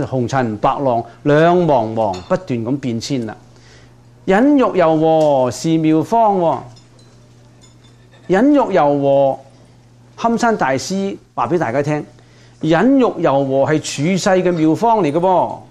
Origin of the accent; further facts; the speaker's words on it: Guangdong, China; 我哋广东人讲咧，搲烂个面